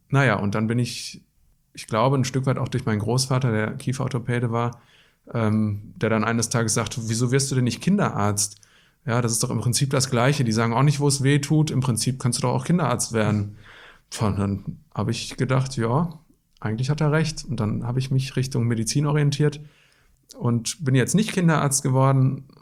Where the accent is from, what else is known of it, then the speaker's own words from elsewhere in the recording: Wetter an der Ruhr, North Rhine-Westphalia, Germany; Also geboren bin ich in Wetter an der Ruhr, im Ruhrgebiet, direkt am Waldrand. Da habe ich auch wirklich meine Kindheit im Wald verbracht